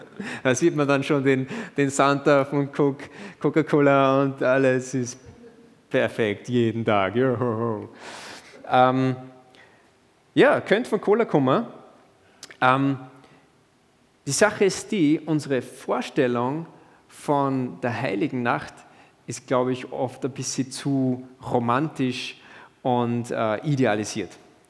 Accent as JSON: {"language": "German", "country": "Austria", "said": "Denn bei uns in Österreich zumindest ist es so üblich, dass man nicht gleich alle Türen aufmacht, oder?"}